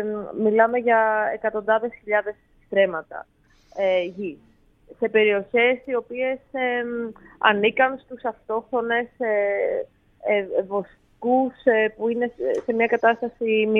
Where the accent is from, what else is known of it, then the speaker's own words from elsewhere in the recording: Greece; also born or lived in Kenya; δεν είμαι από την Κένια προφανώς, είμαι Ελληνίδα, έζησα όμως πολλά χρόνια στην Κένια. Στις αρχές της δεκαετίας του 2000, δηλαδή πήγα εκεί το 2003 προς 4 και έμεινα αρκετά χρόνια